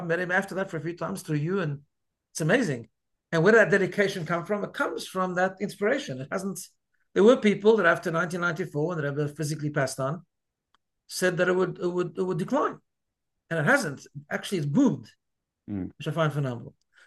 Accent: South Africa; when I grew up in South Africa, but when I was 13

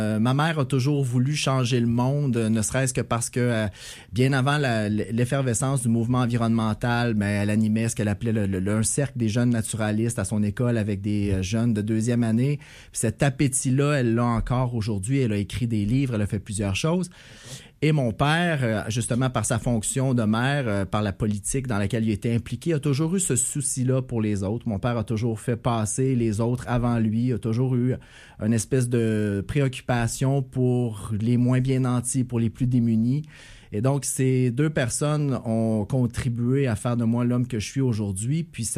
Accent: Lachute, Quebec, Canada; born there; Je suis né à La Chute dans les Basses-Laurentides en 1977

